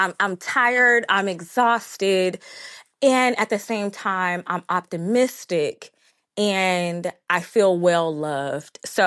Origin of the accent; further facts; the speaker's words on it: East Palo Alto, California, United States; So I was born and raised in East Palo Alto, California.